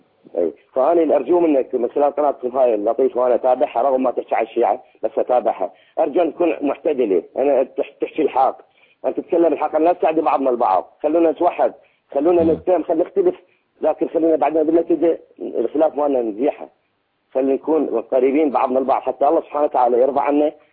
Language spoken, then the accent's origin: Arabic; Iraq; انا عراقي موجود من البيت وقاعد بنفس البلد.